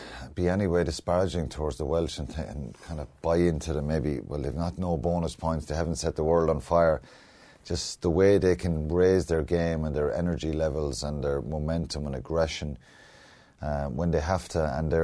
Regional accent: Ireland; The one thing is that I will say is we as Irish players love going and playing.

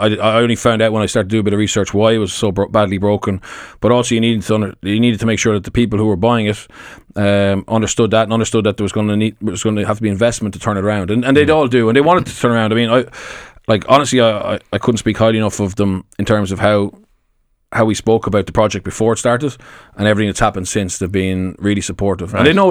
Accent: Ireland; My wife and I both are very proud of being Irish. We enjoyed our childhoods in Ireland.

